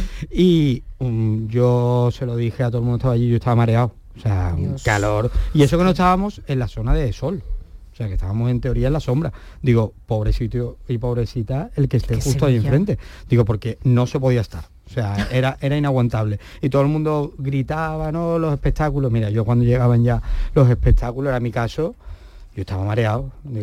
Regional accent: Seville, Andalusia, Spain; soy de Sevilla, pero a Sevilla hay que saber conocerla

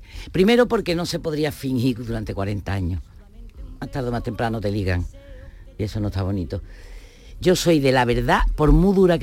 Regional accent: Andalusia, Spain; Yo soy andaluza, enamorada de mi tierra, de las 8 provincias.

